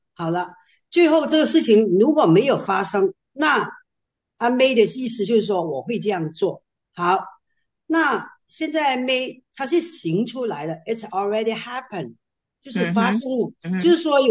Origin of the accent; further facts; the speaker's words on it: Guangdong, China; 我们广东人说，就是不是只有一把